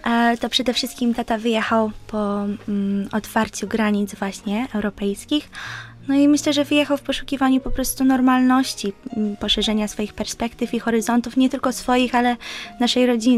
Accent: London, United Kingdom; Wychowałam się w polskim patriotycznym domu, tylko mieścił się w Londynie

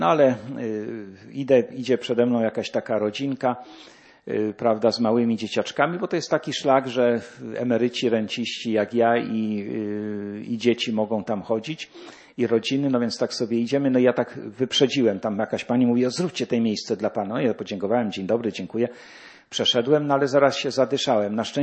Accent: Jelenia Góra, Lower Silesian Voivodeship, Poland; Ja pochodzę osobiście z Jeleniej Góry.

